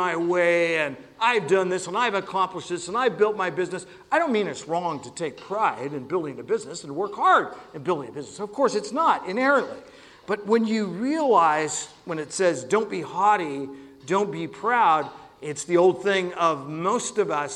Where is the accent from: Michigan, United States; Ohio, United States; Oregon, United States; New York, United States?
Oregon, United States; Hey, I'm from Oregon, and I thought that salmon was terrific.